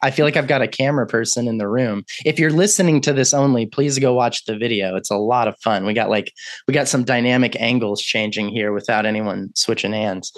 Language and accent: English; Texas, United States; I grew up in Texas and then eventually like worked my way into that weird world of like inner city high school performing arts.